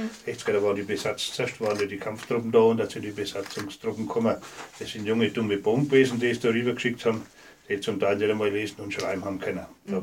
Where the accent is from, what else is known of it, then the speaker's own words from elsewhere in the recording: Höfen, Bavaria, Germany; Ich bin in Höfen aufgewachsen da drum. Und dann bin ich nach Oberasbach gezogen.